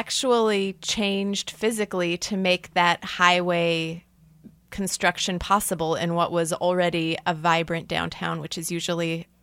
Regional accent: Kansas City, Missouri, United States; It's funny because as I was growing up in Kansas City, long after this happened, but I always thought of the highways as the way to get downtown.

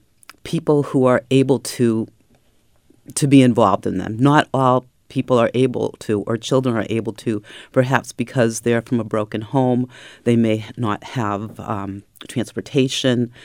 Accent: Nashua, New Hampshire, United States; I grew up in Nashua, and it was a very vibrant city when I was growing up, and it's even more so now.

